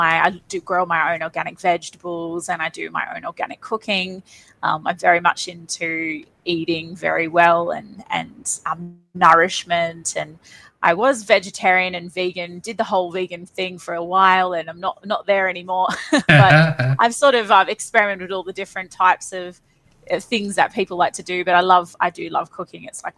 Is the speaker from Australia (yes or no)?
yes; Perth, Western Australia, Australia; we eventually moved back down to Perth because they didn't really want us growing up in such a small country town. So from there, we grew up in Perth